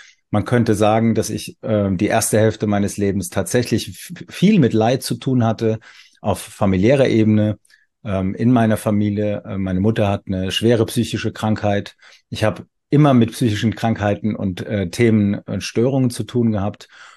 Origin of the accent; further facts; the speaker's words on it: Weinheim, Baden-Württemberg, Germany; born there; Ich wohne wieder in meiner Geburtsstadt Weinheim, dem ich eine ganze Weile in der Welt unterwegs war.